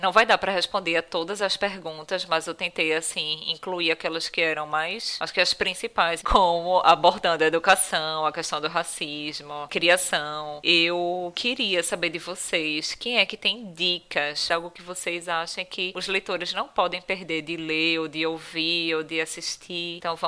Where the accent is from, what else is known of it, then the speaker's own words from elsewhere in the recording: Recife, Pernambuco, Brazil; moved away; como eu vim do Recife, no contexto brasileiro, em que a gente tem cidades imensas, como Rio de Janeiro e São Paulo, não é tão grande assim.